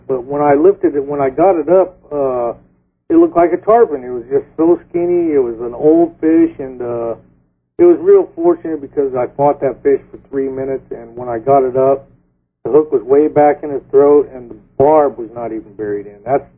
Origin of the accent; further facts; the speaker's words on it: West Coast, United States; now in Texas, United States; Well, being from the West Coast, sometimes they go to these lakes that fish deep, they're cold water lakes, and being from the West Coast, of course, that's an advantage